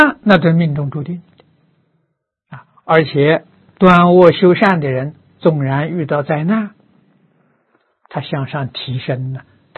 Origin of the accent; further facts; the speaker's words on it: China; 我们中国人常说佛智心灵啊，啊，福跟慧呀，常常是起连带作用的啊。